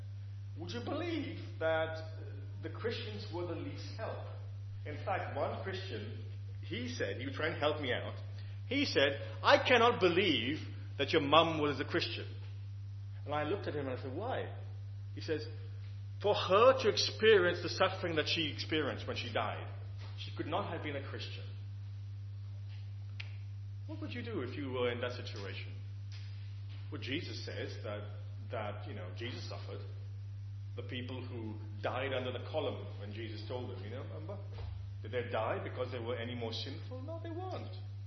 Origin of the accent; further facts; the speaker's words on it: Goa, India; Although I'm Indian, I'm a Goan, I'm from Goa, I don't speak my lingo, because I was born elsewhere.